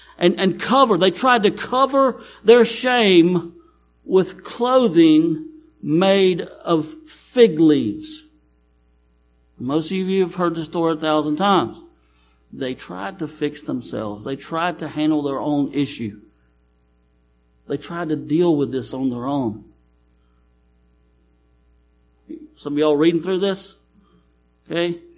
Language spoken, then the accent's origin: English; United States; I grew up in Cook County, so you'll have to forgive me. Anybody know where that's at? It's Hornet Country, baby.